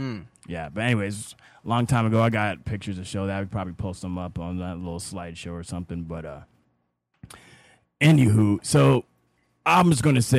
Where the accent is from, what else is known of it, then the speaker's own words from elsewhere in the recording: Mississippi, United States; born there; Well, I was born in Mississippi, right?